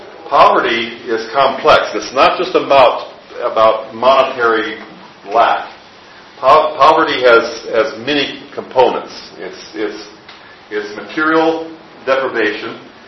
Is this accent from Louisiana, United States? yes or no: no; South Dakota, United States; I grew up in the Midwest on a farm. We didn't have running water or electricity until I started school.